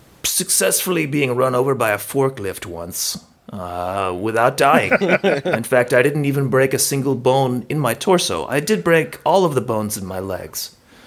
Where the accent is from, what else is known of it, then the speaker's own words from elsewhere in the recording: New York, United States; Well, I was born on Long Island in 1983 and grew up in a small town there